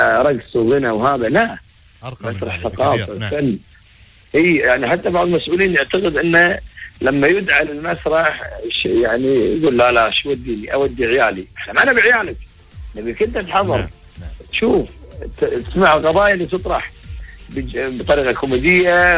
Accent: Kuwait; نعم العموم حتى عندنا بالكويت

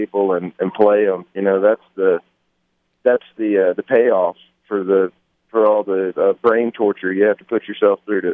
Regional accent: Monticello, Arkansas, United States; Yeah. I grew up in Monticello, but you know, my grandparents and aunts and uncles all live at on his side of the family live in Dequeen, so.

